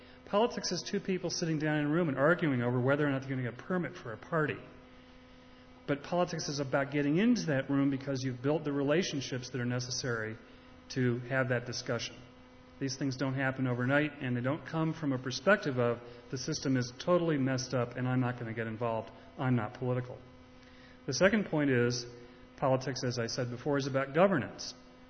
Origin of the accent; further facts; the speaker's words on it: Portland, Oregon, United States; also born or lived in Bay Area; from Portland, Oregon, honorary resident of the Bay Area for many years.